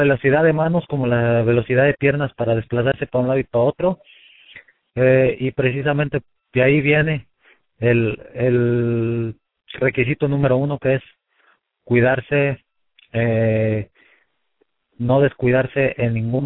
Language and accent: Spanish; Mexico; como buen mexicano siempre esperamos que gane Márquez.